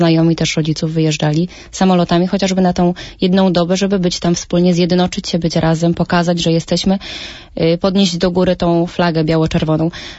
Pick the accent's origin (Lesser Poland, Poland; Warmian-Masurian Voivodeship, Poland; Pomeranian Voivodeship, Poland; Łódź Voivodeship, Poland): Lesser Poland, Poland; Kraków; ponieważ jestem z Krakowa, mamy niedaleko do Zakopanego